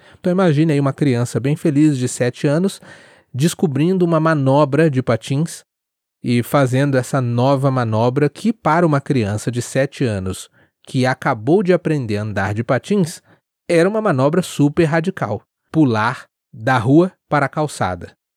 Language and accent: Portuguese; Rio de Janeiro, Brazil; Como você se lembra, eu sou natural do Rio